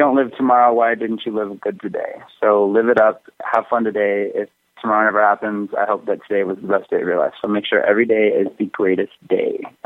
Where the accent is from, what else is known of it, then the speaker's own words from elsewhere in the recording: Las Vegas, Nevada, United States; I mean, I'm from Vegas, so I have to represent Vegas.